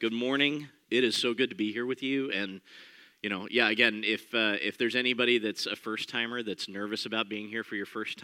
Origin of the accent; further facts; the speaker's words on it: Denver, Colorado, United States; also born or lived in Abilene, Texas; I'm originally from Denver, Colorado. Was born and raised there. Met and married my wife in Abilene, Texas, a town about 3 hours west of Dallas.